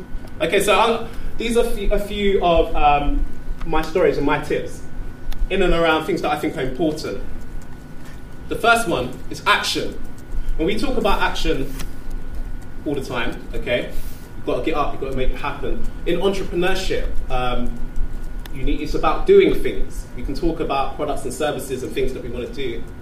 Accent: London, United Kingdom; I'm born and bred in London, East London to be precise.

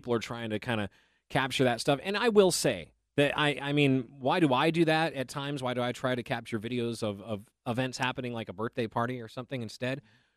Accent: Overland Park, Kansas, United States; Overland Park, good old Overland Park. That's my hometown area.

